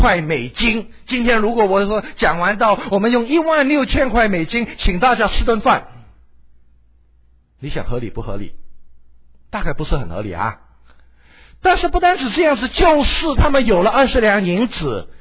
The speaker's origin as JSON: {"language": "Chinese", "country": "Hong Kong", "tie": "born or raised there", "said": "自小到大，我在一个上海人，我是上海人啊，我在香港上海人的家里面长大"}